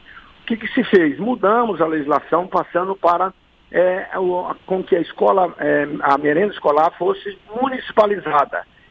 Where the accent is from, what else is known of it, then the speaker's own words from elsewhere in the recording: Amazon, Brazil; quem está lá no interior, principalmente eu que sou da Amazônia